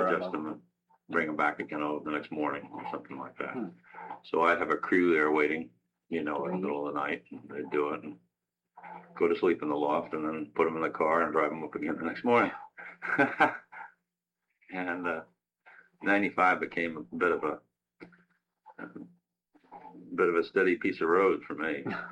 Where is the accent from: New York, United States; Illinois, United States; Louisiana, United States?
New York, United States; born there; I was born on April 17, 1926. At Neuchâtel Hospital, Neuchâtel, New York.